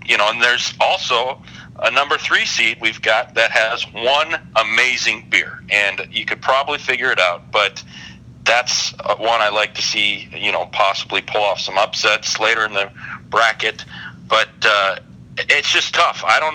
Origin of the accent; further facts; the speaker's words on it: Billings, Montana, United States; I grew up in Billings. I've had so much Angry Hanks beer.